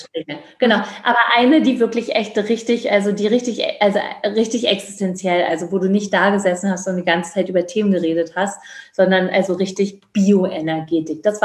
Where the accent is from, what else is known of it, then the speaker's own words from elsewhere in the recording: East Germany, Germany; Ich komme ja aus dem Osten.